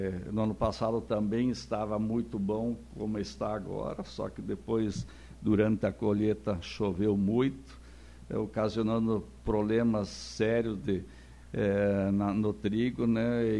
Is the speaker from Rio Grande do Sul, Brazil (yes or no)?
yes; Rio Grande do Sul, Brazil; todos nós somos gaúchos, né, e a gente tem orgulho de ser gaúcho